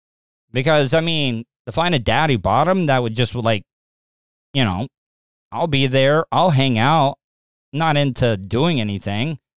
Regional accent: Florida, United States; Living in the South, I'm a Florida cracker, born and raised in Florida, and it's just Florida's a different. It's almost its own country almost sometimes.

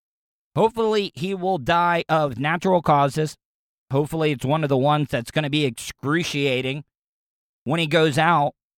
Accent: the South, United States; especially growing up in the South, we always would have Roman candle fights

